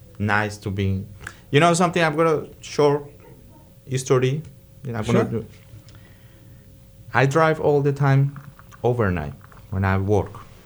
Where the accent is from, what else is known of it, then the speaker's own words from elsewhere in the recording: Colombia; English is a second language; now in United States; I came here 8 years ago. I didn't speak any English. I didn't know nobody. I'm from New York, but I grew up outside of another country, you know, Colombia.